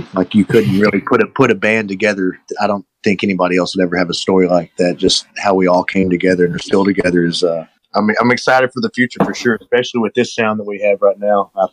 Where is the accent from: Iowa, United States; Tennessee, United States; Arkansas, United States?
Arkansas, United States; Jonesboro; And I'm from Jonesboro, Arkansas.